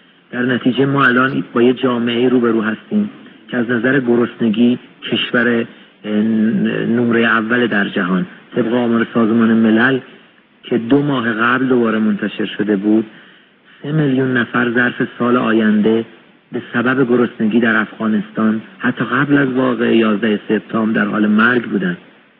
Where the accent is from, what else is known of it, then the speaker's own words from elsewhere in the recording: Iran; این برای من به شخص شرم‌آوره به عنوان یک ایرانی